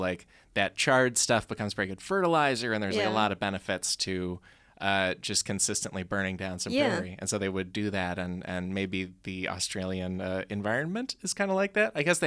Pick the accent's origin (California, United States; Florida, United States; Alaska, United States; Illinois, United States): Illinois, United States; Like growing up in Illinois, we had the mostly former prairie, you know, it used to be the entire Midwest.